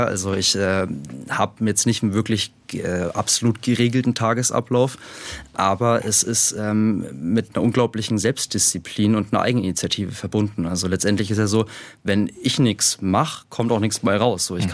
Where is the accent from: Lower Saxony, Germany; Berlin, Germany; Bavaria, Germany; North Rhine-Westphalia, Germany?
Bavaria, Germany; Schweinfurt; Ich habe bis ich 13, 14 war, bis ich dann tatsächlich mit dem Graffiti-Sprayen angefangen habe, bei uns in Schweinfurt als Torwart gespielt.